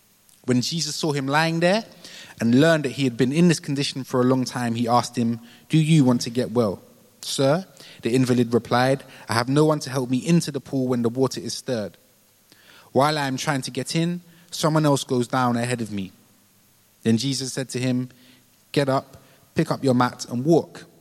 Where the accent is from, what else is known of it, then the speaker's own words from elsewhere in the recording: London, United Kingdom; I became a Christian when I was 15. I come from North London. I'm still from North London. And I went to church in North London.